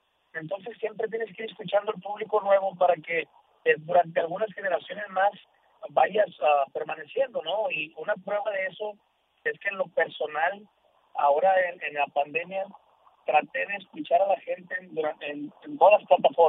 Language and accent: Spanish; Monterrey, Nuevo León, Mexico; Monterrey, mi ciudad natal, es conocida por grupos norteños